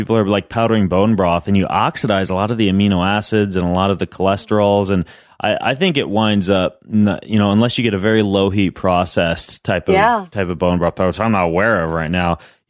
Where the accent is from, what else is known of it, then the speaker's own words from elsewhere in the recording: Idaho, United States; And I'm not a Southern boy. I'm from Idaho, but I do like chicken and waffles.